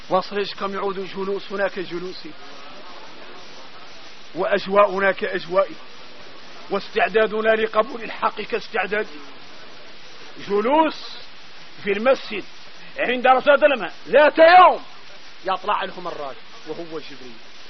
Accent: Mauritania; واحنا موريتاني عندنا عقلية خويسة،

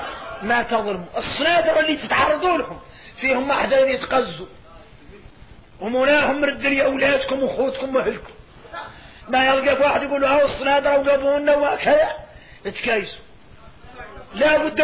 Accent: Mauritania; احنا موريتاني احنا مجد العلماء

